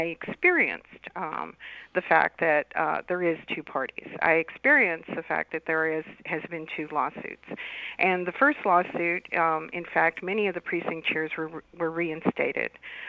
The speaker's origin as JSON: {"language": "English", "town": "San Antonio", "region": "Texas", "country": "United States", "tie": "born or raised there", "moved": "as an adult", "said": "I was born in San Antonio, grew up in the Jefferson neighborhood, graduated from Jefferson High School, started architecture at SAC, and then graduated from the University of Houston in environmental design. I moved to New York"}